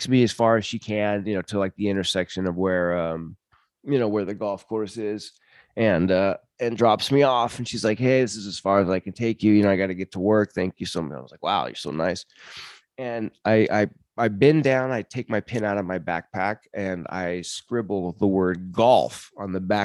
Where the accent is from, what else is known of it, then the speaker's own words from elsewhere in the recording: United States; I'm like, well, I'm from America.